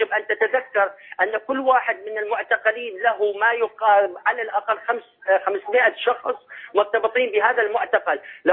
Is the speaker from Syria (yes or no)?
yes; Syria; كسوريين بالداخل وبالخارج